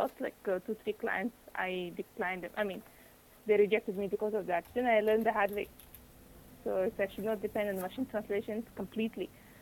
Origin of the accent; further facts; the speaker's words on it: Tajikistan; first language Tajik; English is a second language; now in India; in my language, Tajik language, when I was small and was brought up, I was born and brought up in Tajikistan, but I shifted to India my days.